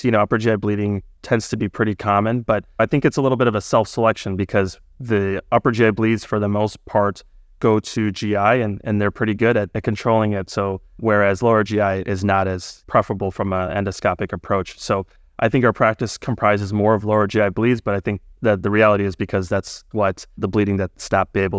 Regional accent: Chicago, Illinois, United States; I'm essentially born and raised in Chicago, so it's a natural fit for me to be here.

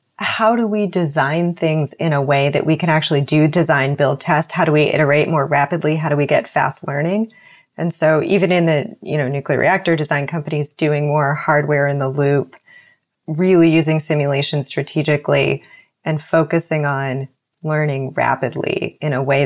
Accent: Pennsylvania, United States; moved away as an adult; also born or lived in Midwest; now in Bay Area, United States; I grew up in Pennsylvania, went to school in the Midwest, did not in any way consider myself associated with innovation or startups. And I moved to the Bay Area

